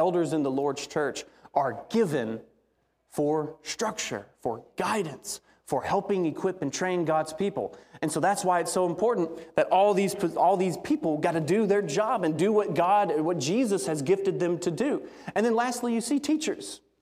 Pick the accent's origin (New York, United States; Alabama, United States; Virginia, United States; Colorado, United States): Alabama, United States; I grew up in Alabama, as everyone knows.